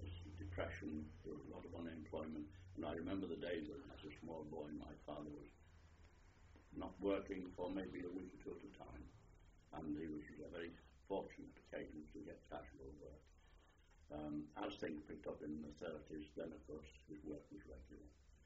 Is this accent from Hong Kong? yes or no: no; Garston, North West England, United Kingdom; born there; I was born in Glaston, just to the south of Liverpool, about 7 miles down the river on the north bank.